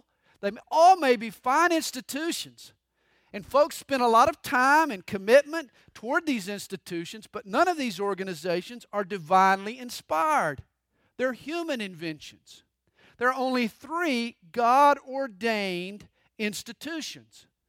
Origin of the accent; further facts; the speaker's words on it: United States; Understand, I am a Christian and I am an American.